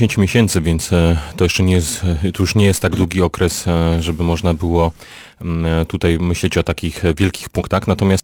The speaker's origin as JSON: {"language": "Polish", "region": "Pomeranian Voivodeship", "country": "Poland", "said": "tutaj to jest ta moja mała ojczyzna, więc siłą rzeczy są mi to najbliższe regiony tutaj Pomorza."}